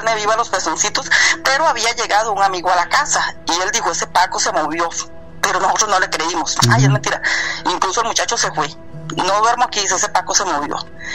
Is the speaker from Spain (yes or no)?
no; Costa Rica; born there; En mi país natal.